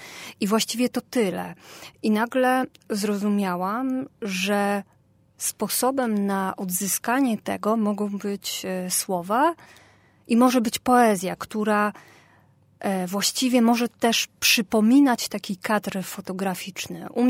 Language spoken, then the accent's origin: Polish; Lesser Poland, Poland; wychowując się w Beskidzie Sądeckim, w małej miejscowości, w sąsiedztwie ubojni, w bardzo takim charakterystycznym, powiedzmy, charakterystycznej, zamkniętej społeczności